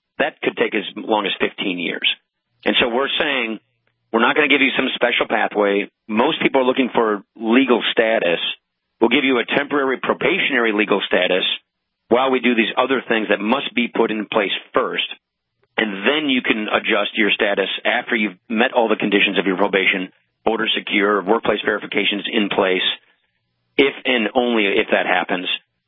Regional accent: Wisconsin, United States; I come from Wisconsin. The dairy industry is one of those industries.

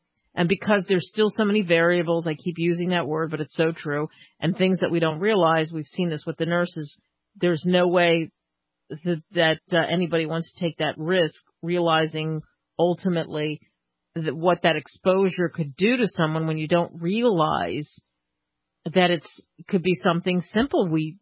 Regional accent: Northeast, United States; Because growing up in the Northeast, my mind was that's exactly what it was.

